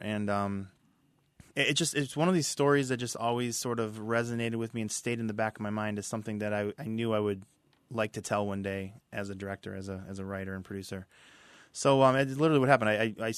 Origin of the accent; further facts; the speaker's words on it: Cleveland, Ohio, United States; moved away as an adult; now in Florida, United States; I moved to Florida from – I'm originally from Cleveland, Ohio. I relocated down here right after college to work at Disney.